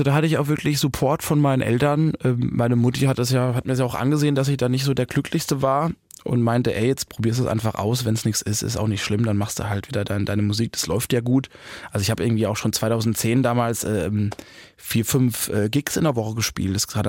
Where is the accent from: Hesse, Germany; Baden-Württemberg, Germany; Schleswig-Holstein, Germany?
Baden-Württemberg, Germany; Ich komme ja aus Baden und mich hat einfach niemand verstanden über der Grenze von Frankfurt.